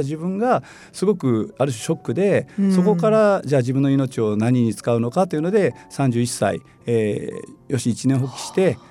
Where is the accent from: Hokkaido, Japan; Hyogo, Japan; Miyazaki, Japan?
Miyazaki, Japan; Nobeoka; moved away as an adult; also born or lived in Hiroshima; now in Fukuoka, Japan; 私は宮崎県延岡市の出身でして、大学で広島に行きまして、